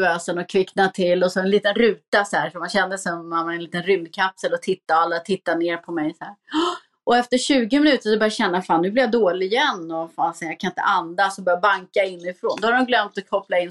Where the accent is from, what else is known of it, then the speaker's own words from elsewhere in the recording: Täby, Stockholm County, Sweden; jag är född uppvuxen i Täby, precis bredvid Täby Galopp.